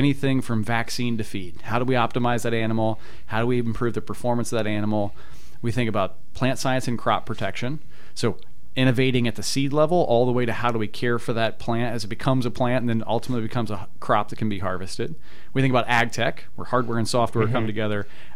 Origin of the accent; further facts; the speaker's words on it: Indiana, United States; So I grew up here in Indiana, spent 5 years on active duty in the Army.